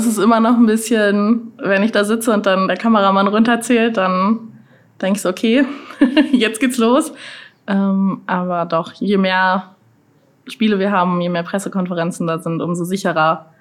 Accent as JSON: {"language": "German", "region": "Schleswig-Holstein", "country": "Germany", "tie": "born or raised there", "also_born_or_lived": "Hamburg", "said": "ich bin zwar in Hamburg geboren, aber an der Stadtgrenze von Schleswig-Holstein in Halsmeck aufgewachsen."}